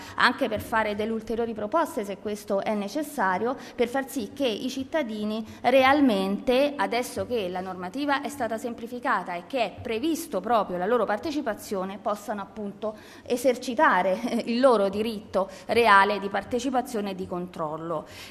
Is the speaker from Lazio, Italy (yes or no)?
yes; Civitavecchia, Lazio, Italy; Io sono proprio di quelle parti, sono di Civitavecchia e ho 40 anni